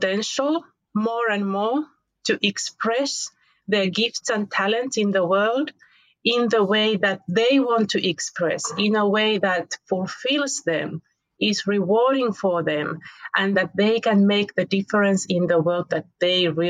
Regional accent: Finland; English is a second language; I am from Finland myself.

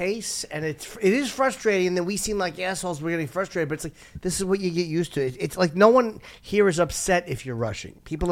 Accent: New Jersey, United States; I grew up about 45 minutes from here in New Jersey.

